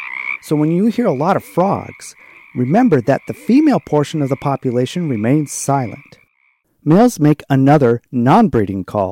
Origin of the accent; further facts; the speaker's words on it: Corvallis, Oregon, United States; I'm a naturalist from Corvallis, Oregon.